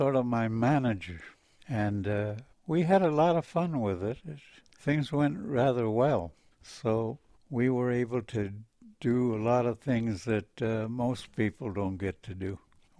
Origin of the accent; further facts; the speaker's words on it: Huntington Park, California, United States; In Huntington Park. I hung around there for a long time with an aunt and uncle, so I had no place to go. They took me in.